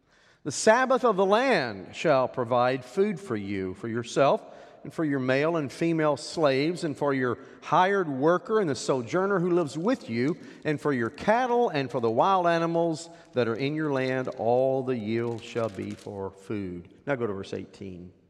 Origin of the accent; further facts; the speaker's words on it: Oklahoma, United States; But whenever I was growing up in Oklahoma on Sundays, everything closed, everything.